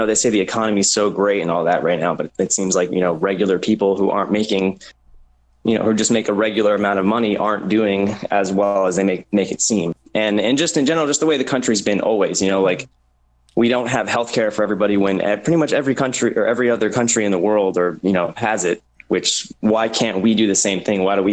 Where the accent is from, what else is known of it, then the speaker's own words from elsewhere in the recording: Arizona, United States; I'm from Arizona.